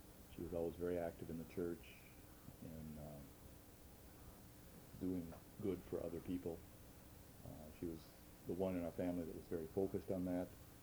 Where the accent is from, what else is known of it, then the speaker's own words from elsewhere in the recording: Minneapolis, Minnesota, United States; also born or lived in California; Well, I was born in California in 1943. My father was out there during the war working in an aircraft factory. And once the war was finished and it was time to come home, we came back to the Minneapolis Twin Cities area.